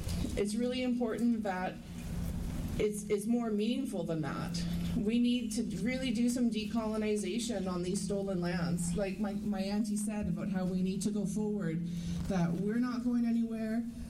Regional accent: British Columbia, Canada; I'm from Musqueam, and my pronouns are she, her, and hers.

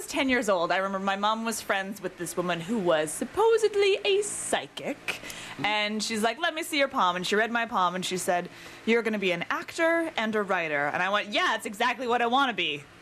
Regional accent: Calgary, Alberta, Canada; I grew up in Calgary

